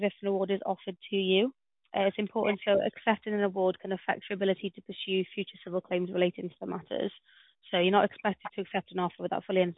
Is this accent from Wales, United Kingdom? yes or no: yes; Wales, United Kingdom; I'm Welsh, I am.